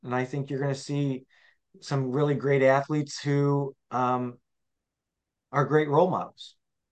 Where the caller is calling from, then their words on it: Traverse City, Michigan, United States; Sure, I'm coming from Traverse City, Michigan, which is a resort town in northern Michigan.